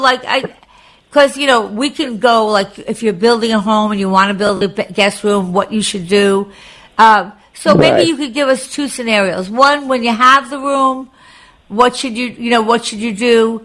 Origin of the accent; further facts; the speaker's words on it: New York, United States; I grew up on Long Island, and when I first started working in the city, so I had a house, and it had a basement